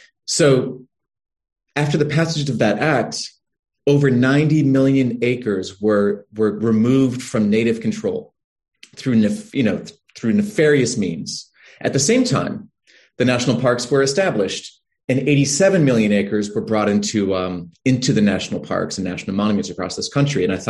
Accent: Minnesota, United States; in the aftermath of the murder of George Floyd in Minneapolis, in my home state

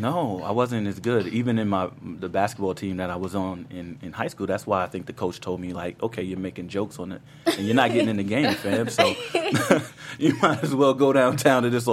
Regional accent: New York City, New York, United States; when I was growing up in Harlem, he used to, he used to come by different little stores and Mart 25 in Harlem.

